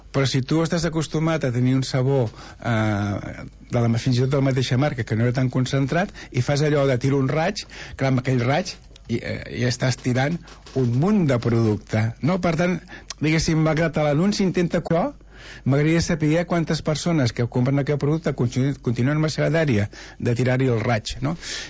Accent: Catalonia, Spain; jo sé que soc del Penedès

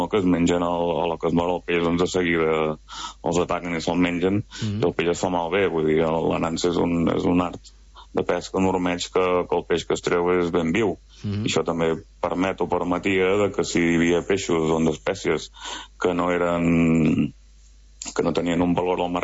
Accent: Pineda de Mar, Catalonia, Spain; amb un pescador d'aquí Pineda, del meu poble.

